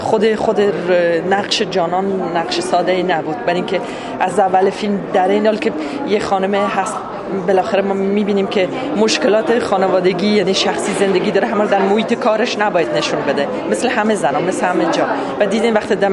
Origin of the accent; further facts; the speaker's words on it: Afghanistan; first language Dari; زبان انگلیسی و دری که زبان مادری من است